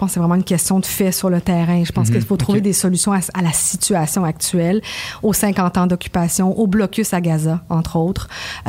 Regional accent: Canada; j'ai un passeport canadien. S'il arrive quoi que ce soit, moi, je sors mon passeport en mode, pardon, je suis canadienne, voilà.

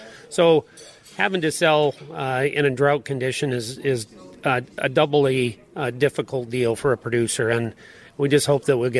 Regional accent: De Smet, South Dakota, United States; I'm from DeSmit, South Dakota.

